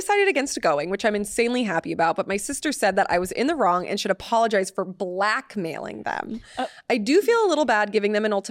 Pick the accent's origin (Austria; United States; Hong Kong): Austria; A few weeks ago, we had elections in Austria, and since a lot of people in my hometown vote right, the chairman of the right party came to hold a speech.